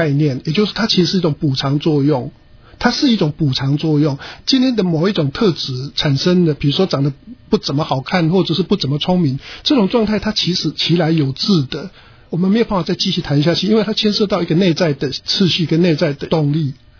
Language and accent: Chinese; Taiwan; 比如说像我们从台湾来的话